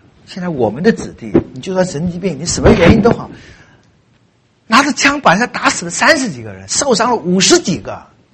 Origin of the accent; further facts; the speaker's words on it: China; 你说我们会做这种事，我们中国人会做吗？